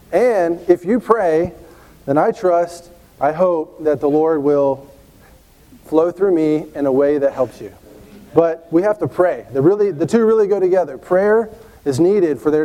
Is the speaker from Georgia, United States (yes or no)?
yes; Atlanta, Georgia, United States; now in Athens, United States; I live and serve in Georgia. I grew up in Atlanta. I served there for a while with Brother Vern.